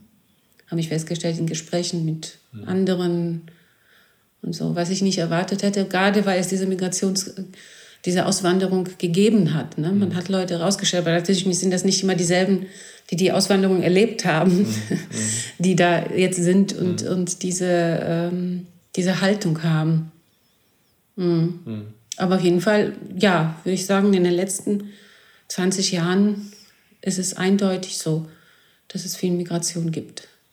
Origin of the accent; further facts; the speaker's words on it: Corfu, Ionian Islands, Greece; also da, wo ich herkomme, eben auf Korfu